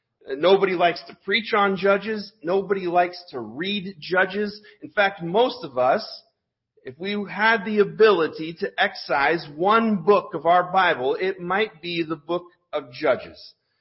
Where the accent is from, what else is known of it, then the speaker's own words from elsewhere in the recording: California, United States; So we're from California. I was born and grew up in California. Please don't hold that against me.